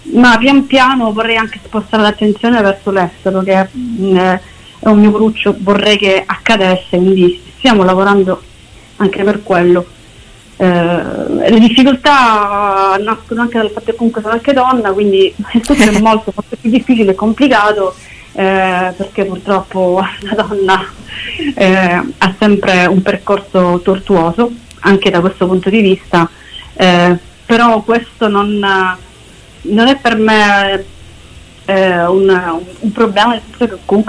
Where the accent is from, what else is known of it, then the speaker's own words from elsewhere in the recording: Messina, Sicily, Italy; vengo dalla Sicilia